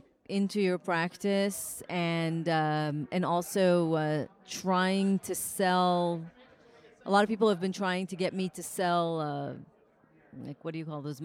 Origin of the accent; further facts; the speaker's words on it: San Diego, California, United States; I'm from San Diego.